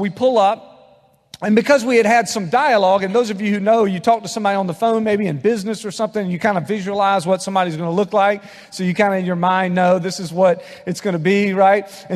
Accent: South Carolina, United States; He's from rural Mississippi. I'm from South Carolina.

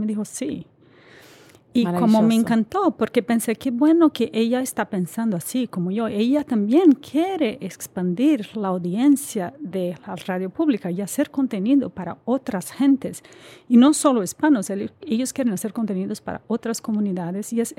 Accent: Brazil; Spanish is a second language; moved away as an adult; now in United States; Como yo, soy brasileña, vivo aquí hace casi 20 años.

